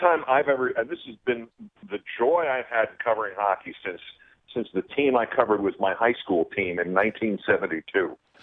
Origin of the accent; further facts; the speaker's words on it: New York, United States; I grew up here in New York, and I went to Cornell.